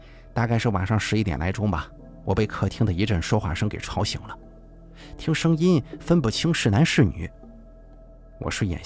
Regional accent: Xinjiang, China; accent: Xinjiang; 而且我们是新疆人，我爸压根也不会讲普通话呀，平常说话也是带着浓烈的新疆口音呢。

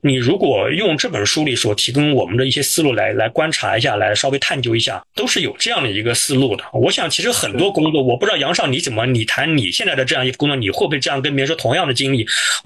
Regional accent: Hefei, Anhui, China; 因为我老家的合肥，对吧，比如安徽合肥随便一个什么学校。

